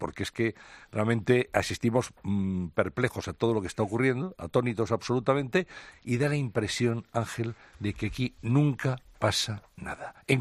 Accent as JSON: {"language": "Spanish", "town": "Valladolid", "region": "Castile and León", "country": "Spain", "said": "soy asturiano, soy de Valladolid, pero..."}